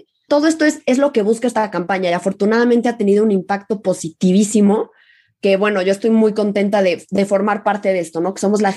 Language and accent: Spanish; Querétaro, Mexico; now in Mexico City, Mexico; Sí, yo crecí en Querétaro. Termina mi año y me vengo a la Ciudad de México para estudiar la universidad.